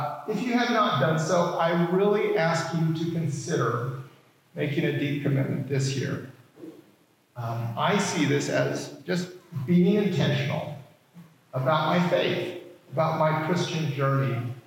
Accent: Bakersfield, California, United States; now in Sacramento, United States; friends who go to other churches here in Sacramento, and where I grew up in Bakersfield

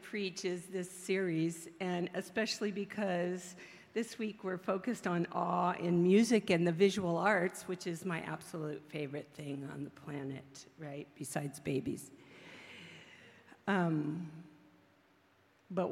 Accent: Berkeley, California, United States; I was raised a lot in Berkeley

